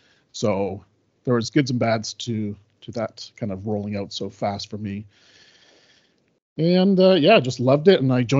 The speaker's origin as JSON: {"language": "English", "town": "Salt Spring Island", "region": "British Columbia", "country": "Canada", "tie": "born or raised there", "said": "finished off as the fire chief for the last 5 years with Salt Spring Island Fire Rescue, which is my hometown."}